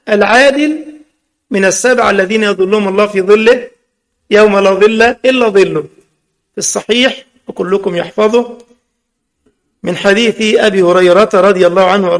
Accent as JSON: {"language": "Arabic", "country": "Egypt", "said": "بنقولها إحنا كده مثل عندنا في مصر"}